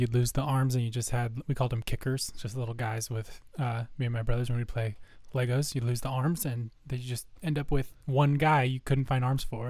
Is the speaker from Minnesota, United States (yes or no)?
yes; Minnesota, United States; I'm from Minnesota originally, and we'd go like on fishing trips up into Canada in the middle of nowhere